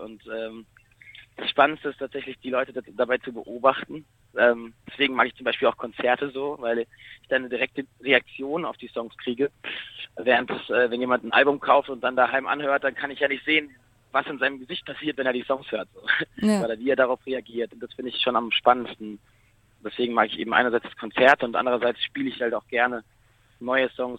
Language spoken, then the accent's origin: German; Au, Baden-Württemberg, Germany; Kurz zusammengefasst, ich bin eben in Au aufgewachsen, bei Freiburg.